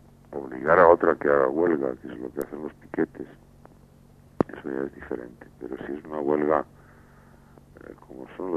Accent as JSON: {"language": "Spanish", "town": "Barcelona", "region": "Catalonia", "country": "Spain", "tie": "born or raised there", "said": "Es mi ciudad, ¿eh? Aquí nací, aquí. Aquí nació mi hija y mi nieto, y es mi ciudad."}